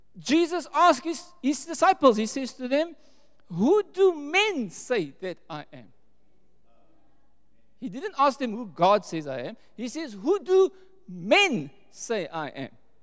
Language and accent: English; Mitchell's Plain, Western Cape, South Africa; also born or lived in Stellenbosch; There's more to me than just, I'm coming from Mitchell's Plain, born in Stellenbosch. This is my history.